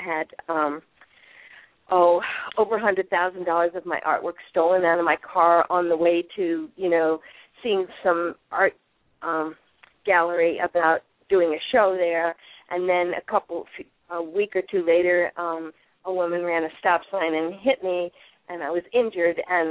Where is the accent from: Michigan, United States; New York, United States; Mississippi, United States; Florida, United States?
New York, United States; I grew up in New York, and I saw all these people going to work in New York City on the Long Island Railroad